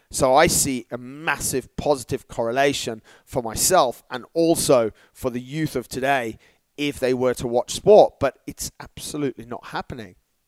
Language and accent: English; Dubai, United Arab Emirates; when I was brought up here in Dubai, there was really no television.